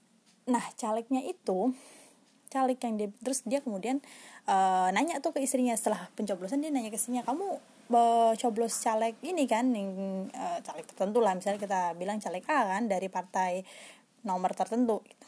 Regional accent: Demak, Central Java, Indonesia; pemilu di kampung gue di Demak sana gitu, Jawa Tengah.

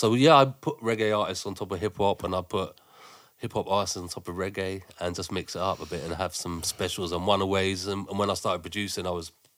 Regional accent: Cambridge, East of England, United Kingdom; born there; Do you know what? I was born in a windmill in Cambridge.

